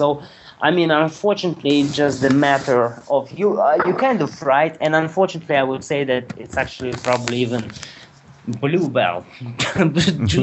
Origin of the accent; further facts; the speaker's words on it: Russia; since I'm from Russia, I will use examples from Russia.